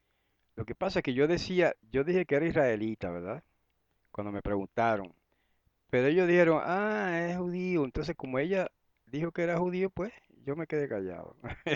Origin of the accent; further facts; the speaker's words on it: Guayama, Puerto Rico; Yo trabajé en una escuela para impedidos en Guayama, en mi pueblo.